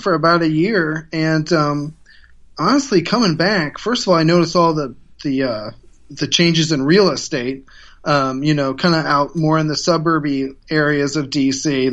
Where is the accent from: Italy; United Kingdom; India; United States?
United States; Ohio; Yeah, I ran for mayor in 2007 of my hometown in Ohio.